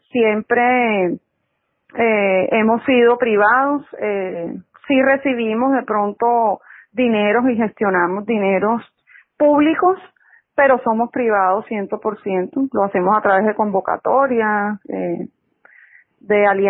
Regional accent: Cartagena, Bolívar, Colombia; born there; Nací en Cartagena

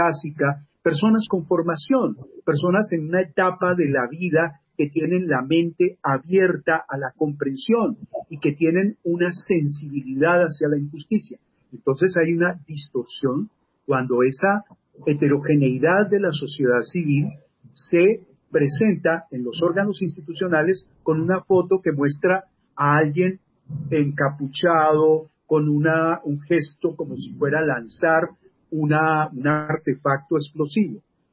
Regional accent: Colombia; de nosotros y nosotras como colombianos y colombianas.

